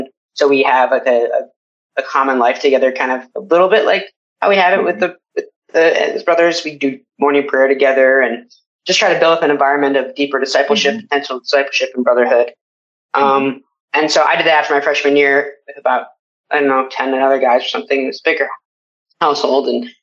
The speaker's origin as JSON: {"language": "English", "town": "Ypsilanti", "region": "Michigan", "country": "United States", "tie": "born or raised there", "said": "So I grew up in Michigan, grew up in Ypsilanti, part of a community, Ann Arbor, Word of Life community."}